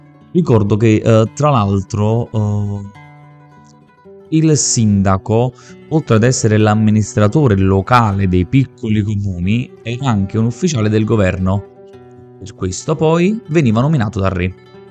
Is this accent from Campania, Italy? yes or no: yes; Casamarciano, Campania, Italy; io sono di Casamarciano, qui le mie origini, la mia famiglia